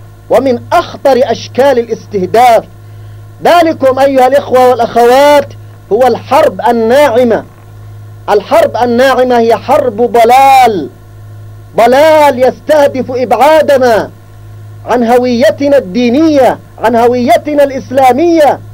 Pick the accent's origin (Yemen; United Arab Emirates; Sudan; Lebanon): Yemen; ونحن كشعب يمني